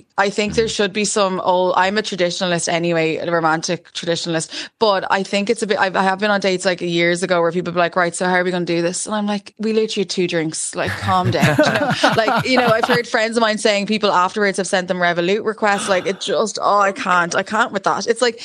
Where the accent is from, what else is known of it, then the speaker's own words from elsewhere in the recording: Ireland; And as Irish women, we want the crack, and we want it to be fun